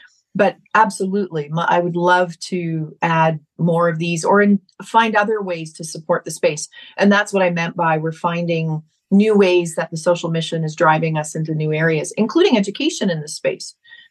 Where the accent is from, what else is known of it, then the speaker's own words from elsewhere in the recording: Toronto, Ontario, Canada; now in United States; I'm from Toronto, and, you know, been a Toronto girl for a long, long time.